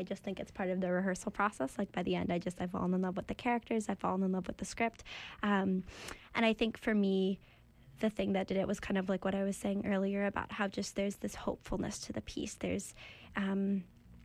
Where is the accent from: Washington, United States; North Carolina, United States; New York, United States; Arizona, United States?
Washington, United States; Seattle; I'm from Seattle, in the Seattle area.